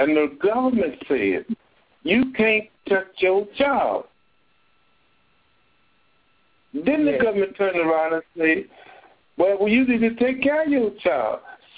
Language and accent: English; Texas, United States; I ain't never eaten no raw hamburger meat. I'm from Texas.